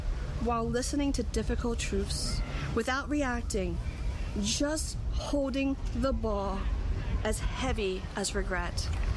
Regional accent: Philadelphia, Pennsylvania, United States; I'm Italian from Philly, okay? Talk with my hands.

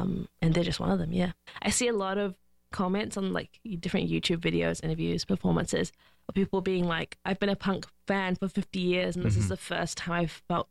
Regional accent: Wellington, New Zealand; I'm from Wellington in New Zealand

